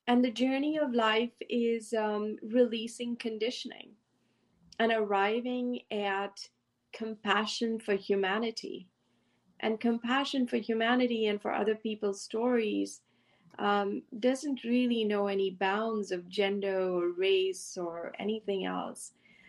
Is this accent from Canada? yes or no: no; India; now in United States; And of course, I live in the US. I came from India.